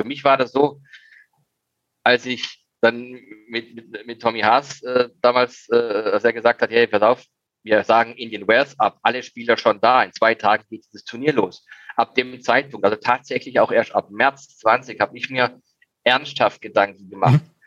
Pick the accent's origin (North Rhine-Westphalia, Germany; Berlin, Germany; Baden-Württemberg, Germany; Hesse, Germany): Baden-Württemberg, Germany; Also ich bin von einem relativ harten Holz gestützt als gebürtiger Schwarzwälder.